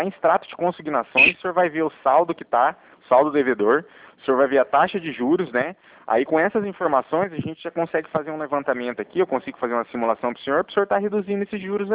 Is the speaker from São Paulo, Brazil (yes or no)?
no; Cornélio Procópio, Paraná, Brazil; Eu sou de Cornélio Procópio